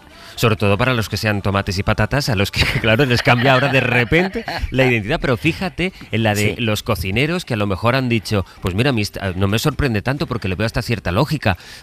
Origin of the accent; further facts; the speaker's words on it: Spain; cómo somos, y es que cómo somos los españoles